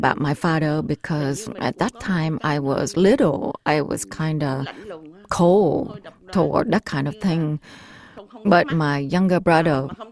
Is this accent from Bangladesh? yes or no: no; Ho Chi Minh City, Vietnam; English is a second language; moved away; also born or lived in North Vietnam; I was born in North Vietnam in 1954. I followed my parents when I was 2 years old. That was the first exodus of the Vietnamese people from the north to the south. I just stayed in one house in the Gò Vấp district in Saigon.